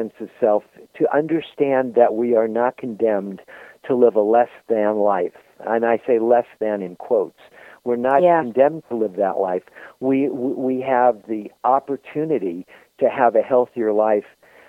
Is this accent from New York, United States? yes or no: yes; Bronx, New York, United States; born there; I was born in the Bronx, and my dad was in Europe fighting.